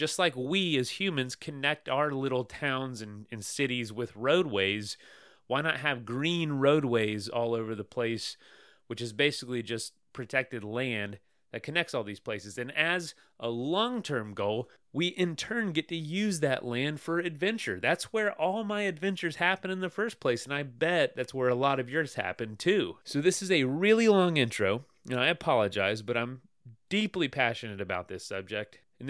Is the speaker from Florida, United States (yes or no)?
yes; Florida, United States; I'm from Florida. A lot of y'all know